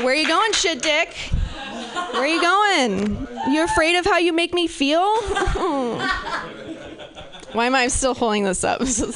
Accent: Pacific Northwest, United States; I'm from the Pacific Northwest. I have to be like passive aggressive about it.

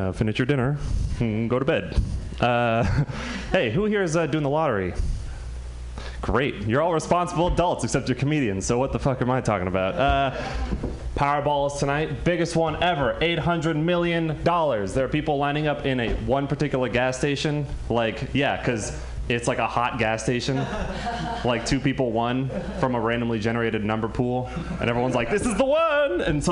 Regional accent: California, United States; I know you got it, but I'm from Marin County, so it's not really that far out of town.

